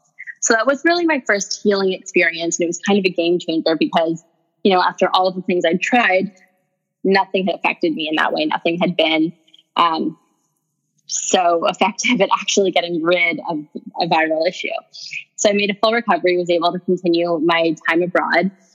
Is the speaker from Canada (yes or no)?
yes; Canada; I went to University of Victoria. I'm from Canada, so I went to school in Canada.